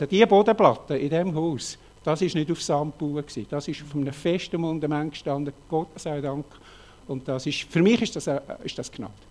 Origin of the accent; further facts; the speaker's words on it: Elm, Glarus, Switzerland; moved away as an adult; Ich bin Elm, Kleintal, Glarnerland in den Bergen aufgewachsen, dann durch das Studium und den weiteren beruflichen Weg weggekommen.